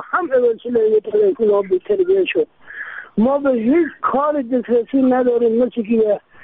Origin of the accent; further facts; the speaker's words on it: Afghanistan; ما از افغانستان هستیم، اسلام هستیم